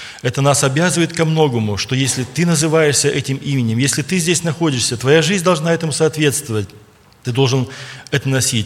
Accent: Prokopyevsk, Kemerovo Oblast, Russia; Я из Сибирского объединения, из города Прокопьевска, пресвитер церкви

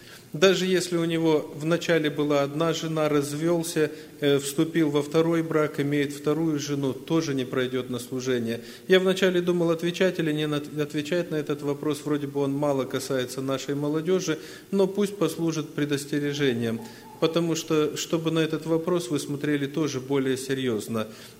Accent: Kazakhstan; и я, и Семен Петрович, мы из Казахстана.

